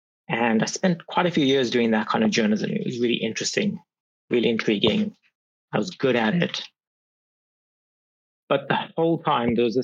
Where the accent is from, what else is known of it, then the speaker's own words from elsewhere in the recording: Botswana; also born or lived in Eswatini; So I was born in Eswatini. It was then Swaziland, known as Swaziland. I grew up in Botswana, started my journalism career in South Africa.